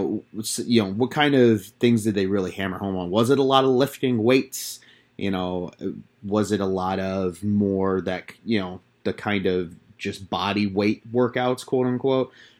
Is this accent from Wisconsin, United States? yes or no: no; Chicago, Illinois, United States; As a kid growing up in Chicago